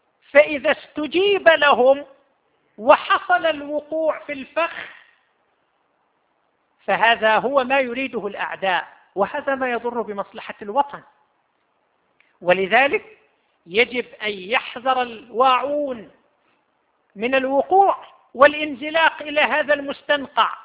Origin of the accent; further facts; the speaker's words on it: Saudi Arabia; يتحدث العاملون في وزارة الإعلام عندنا في المملكة العربية السعودية